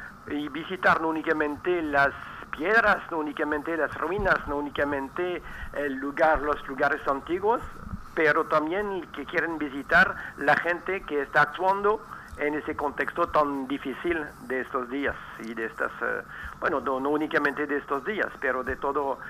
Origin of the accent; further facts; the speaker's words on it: France; now in Jerusalem; Yo vivo en Jerusalén.